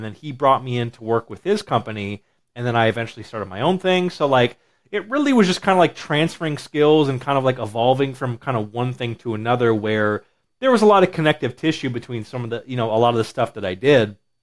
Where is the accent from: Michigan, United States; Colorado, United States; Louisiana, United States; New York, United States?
Michigan, United States; Muskegon; No, I'm from Muskegon, so Muskegon is right along Lake Michigan.